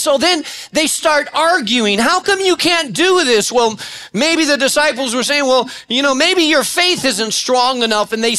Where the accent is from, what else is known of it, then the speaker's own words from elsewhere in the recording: Spain; I grew up in Spain.